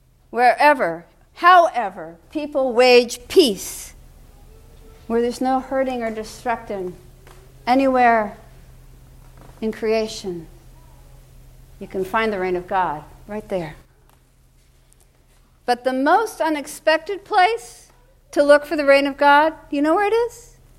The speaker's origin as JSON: {"language": "English", "region": "Florida", "country": "United States", "tie": "born there", "said": "From the day I came back from Orange County Memorial Hospital outside Orlando in 1954, yes, I was born in Florida"}